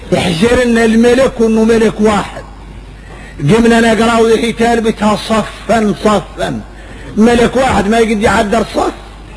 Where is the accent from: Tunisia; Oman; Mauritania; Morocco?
Mauritania; احنا موريتاني مربين على النفاق